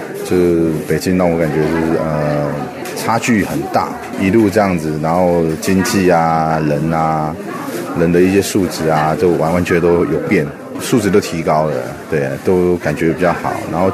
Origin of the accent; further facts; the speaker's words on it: Taiwan; 我是来自台湾的记者，